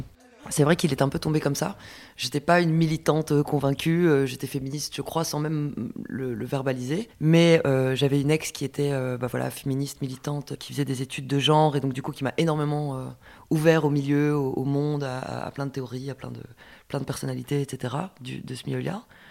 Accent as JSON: {"language": "French", "town": "Brussels", "region": "Brussels-Capital Region", "country": "Belgium", "tie": "born there", "said": "Alors, moi, je suis née à Bruxelles. J'ai fait mes études à l'ULB."}